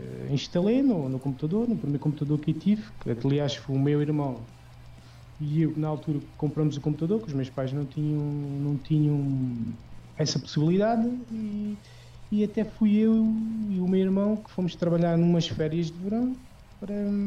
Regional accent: Portugal; eu não conseguia ver mais ninguém na minha terra, isso nem existia. Mesmo em Lisboa, não havia conhecimento pessoal

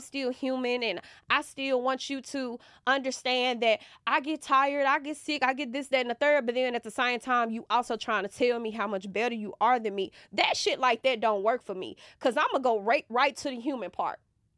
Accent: Mississippi, United States; I'm from the country. I'm from the Delta.

